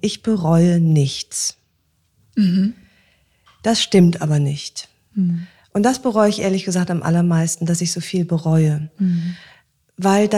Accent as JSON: {"language": "German", "town": "Aachen", "region": "North Rhine-Westphalia", "country": "Germany", "tie": "born or raised there", "said": "wenn ich in meine Heimatstadt fahre, nach Aachen, dann wandle ich auf meinem alten Schulweg, schaue mein altes Elternhaus"}